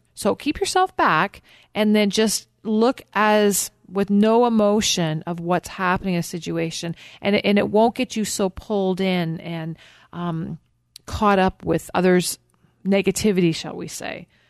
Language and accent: English; Canada; Okay, I'm Canadian and I don't like snow, my friend.